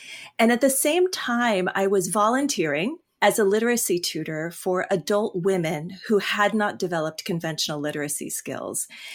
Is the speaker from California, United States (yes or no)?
yes; California, United States; But for some reason, Michigan keeps calling me back, even though I'm actually from California.